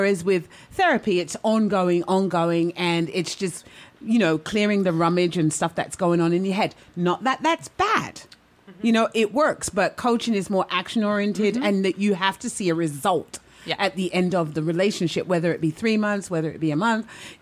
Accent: United Kingdom; And I am British.

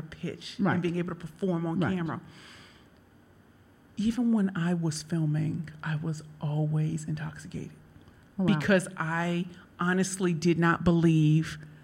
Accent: Missouri, United States; No, I'm from Missouri.

